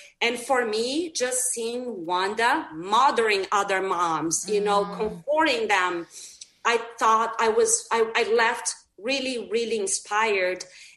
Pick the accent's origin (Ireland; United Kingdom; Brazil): Brazil; now in Bay Area, United States; I moved from Brazil to the Bay Area in 2009.